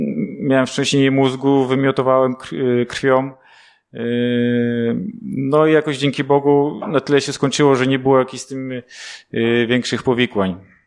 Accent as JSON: {"language": "Polish", "town": "Zielona Góra", "region": "Lubusz Voivodeship", "country": "Poland", "said": "Pochodzę z Zielonej Góry, z rodziny katolickiej."}